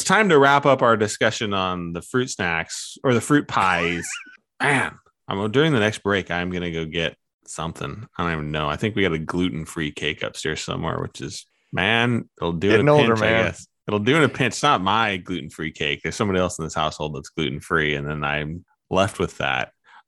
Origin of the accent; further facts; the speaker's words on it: Omaha, Nebraska, United States; I mean, and you and me, you know, I'm from Omaha originally.